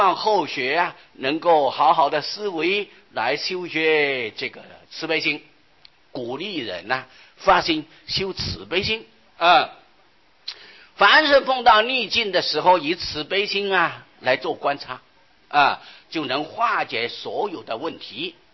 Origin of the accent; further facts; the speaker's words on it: China; 我们中国人喜欢简单